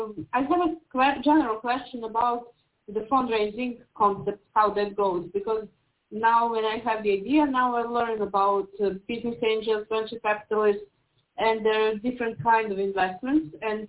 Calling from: Serbia; I'm coming from Serbia.

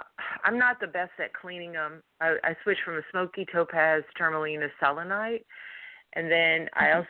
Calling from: Louisiana, United States; from Louisiana.

